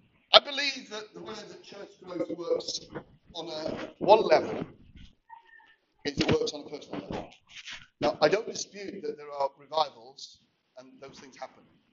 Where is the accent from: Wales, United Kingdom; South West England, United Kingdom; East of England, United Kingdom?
Wales, United Kingdom; an ordinary Welshman. I'm Welsh.